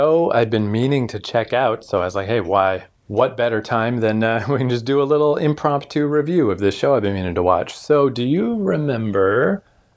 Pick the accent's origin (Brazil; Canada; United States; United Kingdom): Canada; I just wasn't aware of it as a Canadian.